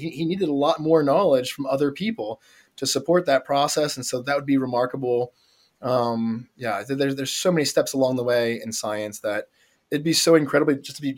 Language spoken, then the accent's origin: English; York, Pennsylvania, United States; I grew up in Pennsylvania, in York, Pennsylvania. I grew up pretty close to Philly.